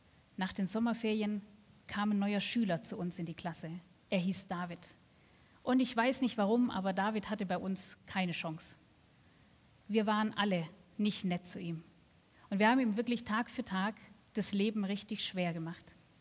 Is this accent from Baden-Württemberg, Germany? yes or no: yes; Schorndorf, Baden-Württemberg, Germany; David ist mit seinem Vater in den Sommerferien in meine Heimatstadt nach Schorndorf gezogen gekommen